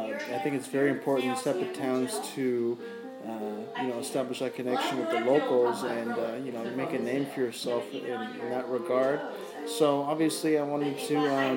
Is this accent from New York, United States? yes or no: no; Los Angeles, California, United States; now in Paso Robles, United States; And I'm born and raised in Los Angeles, but I got into Cal Poly back in 06, and they had a wine and viticulture program.